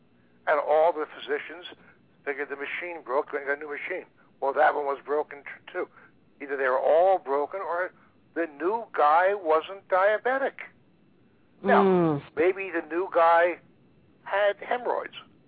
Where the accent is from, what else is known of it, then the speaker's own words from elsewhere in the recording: Philadelphia, Pennsylvania, United States; For me, but growing up in South Philadelphia, it was like, you know, the absolute opposite of cause and effect.